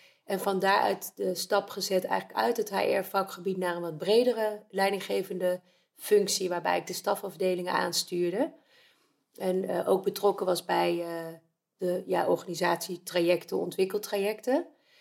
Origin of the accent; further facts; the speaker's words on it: Uden, North Brabant, Netherlands; also born or lived in Utrecht / Nijmegen; Heb lang in Brabant gewoond, in Uden. Ben opgegroeid daar. Ik ben daarna naar Den Bosch gegaan. Lange tijd in Nijmegen gewoond en inmiddels alweer 10 jaar in Bemmel.